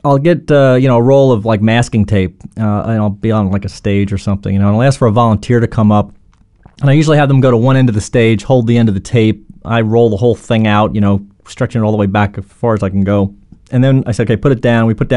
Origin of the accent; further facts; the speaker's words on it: New York, United States; I'm from New York, so I used to use the analogy of the World Trade Centers.